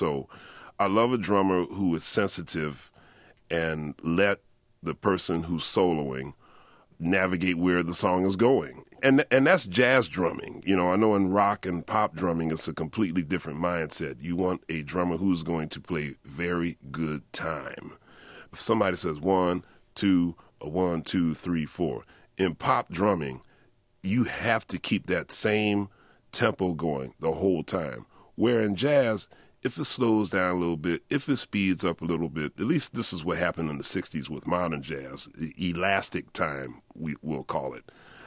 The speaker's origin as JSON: {"language": "English", "town": "Philadelphia", "region": "Pennsylvania", "country": "United States", "tie": "born or raised there", "said": "So I think most people I grew up with in Philadelphia, musicians who knew me in high school, I think they're probably surprised that I became a jazz bassist"}